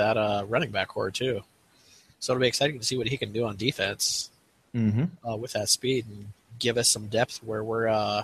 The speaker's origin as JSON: {"language": "English", "town": "Worland", "region": "Wyoming", "country": "United States", "tie": "born or raised there", "said": "he's from my hometown of Worland, Wyoming"}